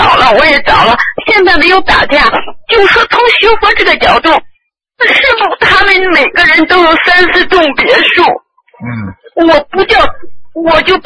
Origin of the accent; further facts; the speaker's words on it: China; now in Beijing, China; 我是农村长大的，来北京接班的。